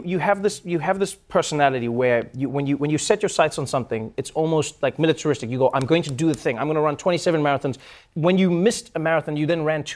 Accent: South Africa; I remember, like, seeing that as a South African

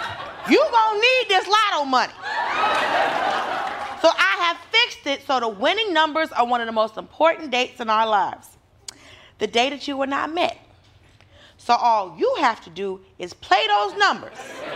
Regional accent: Georgia, United States; Tennessee? Negro, I'm from Georgia.

